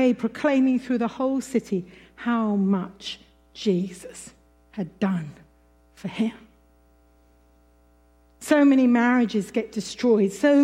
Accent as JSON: {"language": "English", "town": "Oxford", "region": "South East England", "country": "United Kingdom", "said": "I come from Oxford."}